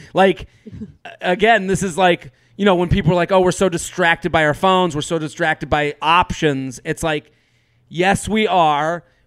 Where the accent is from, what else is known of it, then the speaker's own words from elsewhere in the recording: Massachusetts, United States; I grew up, again, I'm going back to growing up outside of Boston.